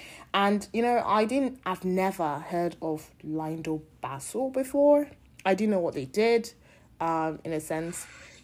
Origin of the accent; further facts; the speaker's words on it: Houston, Texas, United States; I'm from Houston, and I just imagine Houston to be a very industrial city.